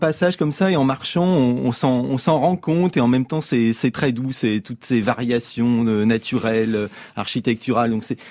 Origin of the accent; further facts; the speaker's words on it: Rambouillet, Île-de-France, France; J'ai grandi à Rambouillet